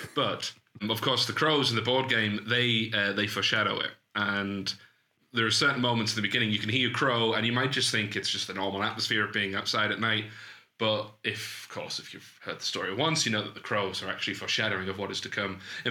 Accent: Durham, North East England, United Kingdom; accent: northern; My accent is not very typical of Durham. Sometimes I get asked where I'm from, and I'm like, I'm from here.

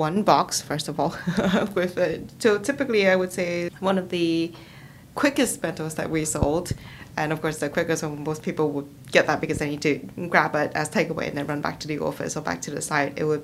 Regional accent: Naha, Okinawa, Japan; In Naha, Okinawa, Japan.

